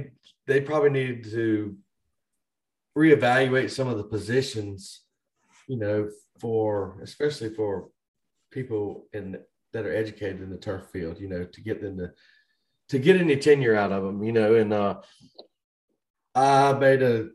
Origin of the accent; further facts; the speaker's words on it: Hampstead, North Carolina, United States; I grew up in Hampstead, not far from where you are right now. Went to Topsail Elementary and Topsail Middle School